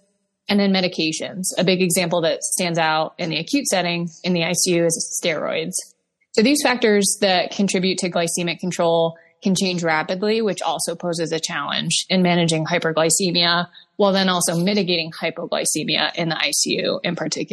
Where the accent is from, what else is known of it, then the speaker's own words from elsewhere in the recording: Michigan, United States; now in Baltimore, United States; I am originally from Michigan and moved south for undergrad at the University of Alabama before coming back to Michigan to complete pharmacy school at Wayne State University in Detroit.